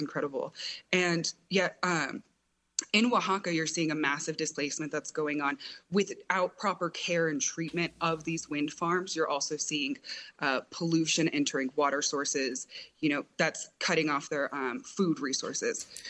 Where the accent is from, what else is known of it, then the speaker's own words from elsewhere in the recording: Black Mesa, Arizona, United States; You know, growing up in Black Mesa, we would constantly have to be careful of, like, what day the mine was going or what things